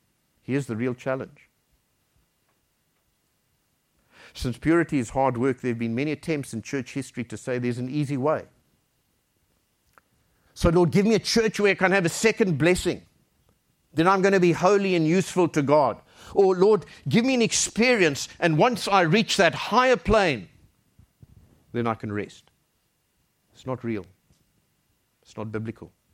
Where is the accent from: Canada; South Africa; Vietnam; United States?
South Africa; Well, I'll use it because I'm South African.